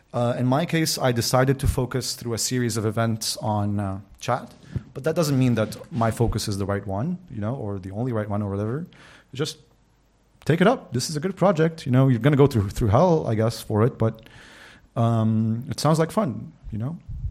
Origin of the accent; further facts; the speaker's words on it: Lebanon; You know, I come from Lebanon. I was born the month the civil war ended that destroyed, like, the country